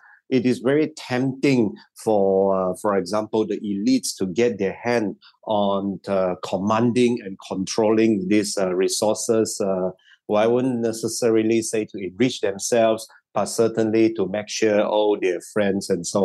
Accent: Sabah, Malaysia; I grew up in Sabah having all these blackouts very frequently.

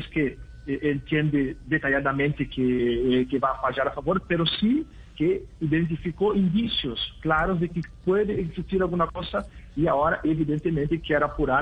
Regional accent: Brazil; Buenas tardes, yo soy brasileño.

